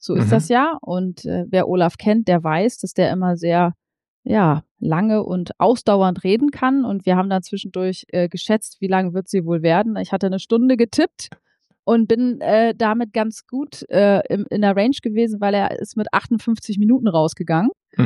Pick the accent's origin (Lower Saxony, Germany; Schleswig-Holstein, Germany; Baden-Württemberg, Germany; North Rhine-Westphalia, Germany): Lower Saxony, Germany; ich natürlich sowieso als Friesin